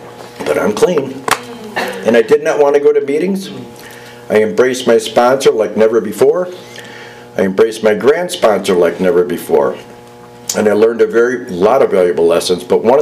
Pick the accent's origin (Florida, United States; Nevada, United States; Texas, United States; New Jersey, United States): Florida, United States; Guys, you're lucky. I'm from Florida. Those girls are kind of beat up.